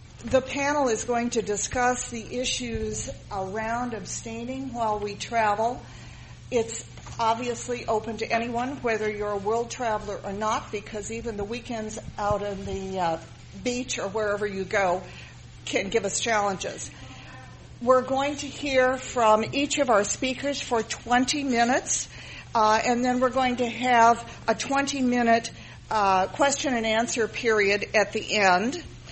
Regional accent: Los Angeles, California, United States; And I am from Los Angeles, as are the other two women here, but we are at the airport, as you know.

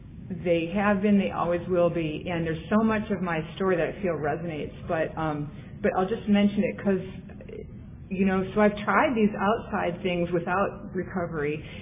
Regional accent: Cleveland, Ohio, United States; I'm from Cleveland, Ohio.

